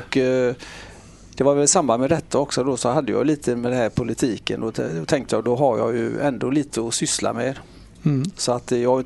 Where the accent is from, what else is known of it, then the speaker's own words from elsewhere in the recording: Lunden, Västra Götaland County, Sweden; now in Partille, Sweden; Jag är född och uppvuxen i Lunden. Flyttade till Partille 1971 när Björnhammen var nytt. Sedan flyttade vi till Oxled och sen har jag bott i Partille sedan dess.